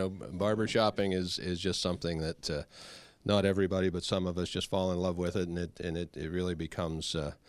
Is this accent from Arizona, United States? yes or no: no; Wampum, Pennsylvania, United States; I'm from Wampum, Pennsylvania.